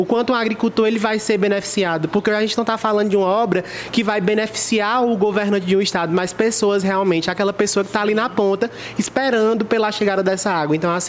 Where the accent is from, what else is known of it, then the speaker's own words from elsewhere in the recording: Piauí, Brazil; eu sou do Cariri, estou até com minha camisa aqui, made in Cariri, porque eu tenho muito orgulho de lá. Na realidade, eu sou piauiense, mas eu moro no Cariri há muitos anos